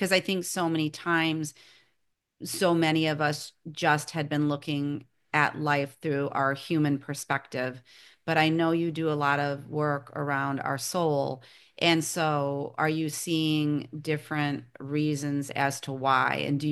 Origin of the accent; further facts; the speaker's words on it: Midwest, United States; because I'm from the Midwest, so Midwestern winters